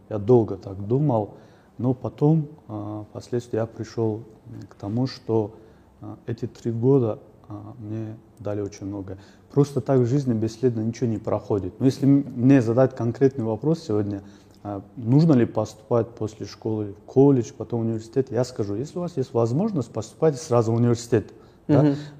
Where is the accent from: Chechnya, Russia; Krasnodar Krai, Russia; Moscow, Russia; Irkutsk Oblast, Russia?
Chechnya, Russia; Kinkhi; born there; Я родился в селении Кинхи.